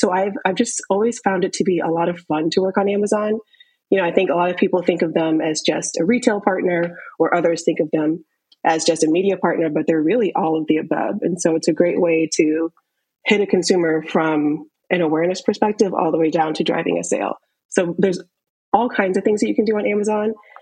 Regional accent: Florida, United States; We're from Florida, so we're pool girls.

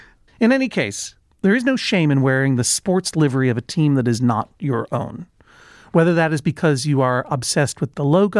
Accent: Boston, Massachusetts, United States; talking with that accent, even though I'm from Boston. I've never had a Boston accent.

